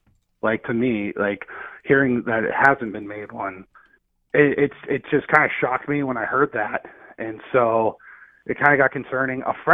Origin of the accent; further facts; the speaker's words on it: Kent, Washington, United States; I grew up in Kent. And my parents would drive me into Seattle for things when I was a kid